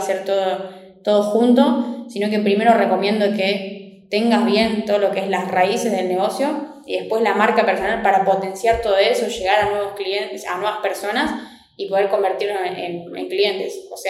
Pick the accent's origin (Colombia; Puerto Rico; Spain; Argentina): Argentina; Rosario, Santa Fe; now in Buenos Aires, Argentina; yo soy de Argentina, soy específicamente de Rosario, que es una ciudad de la provincia de Santa Fe, y hace más o menos un mes decidí mudarme acá a Buenos Aires.